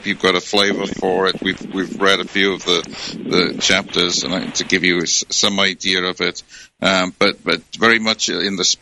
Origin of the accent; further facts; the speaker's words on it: United Kingdom; I'm going to Britain for a couple of weeks. I'm looking forward to getting back to my home country.